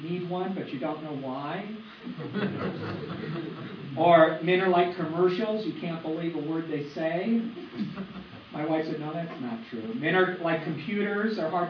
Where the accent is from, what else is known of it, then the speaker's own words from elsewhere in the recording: Lakewood, California, United States; He's from Santa Ana, I'm from Lakewood, so we drove up from there.